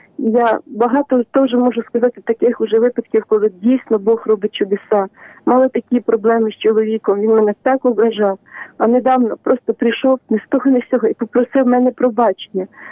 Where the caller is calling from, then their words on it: Khmelnytskyi, Khmelnytskyi Oblast, Ukraine; я з Хмельницького.